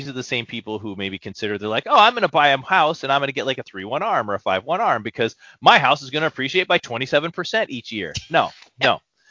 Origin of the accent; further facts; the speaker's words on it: California, United States; I feel like you guys are taking shots at me and being a Californian.